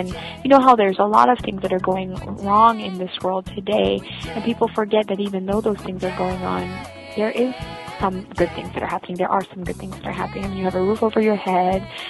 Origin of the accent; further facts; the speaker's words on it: Uganda; first language Luganda; English is a second language; I'm from Uganda, and I am a Muganda. That is my tribe, and I speak Luganda.